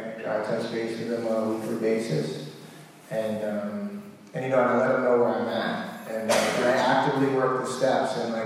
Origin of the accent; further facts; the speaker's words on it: New England, United States; I grew up in New England, so I'm a diehard sports fan.